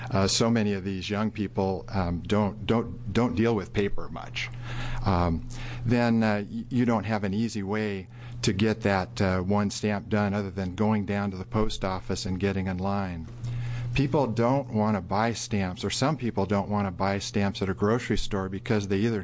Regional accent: Salem, Oregon, United States; I'm from Salem, and I'm here to support Senate Bill 283

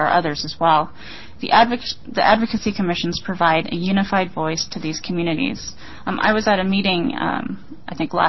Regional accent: Coos Bay, Oregon, United States; As a teenager growing up in Coos Bay, I experienced racism and intolerance that most people don't think still exists today.

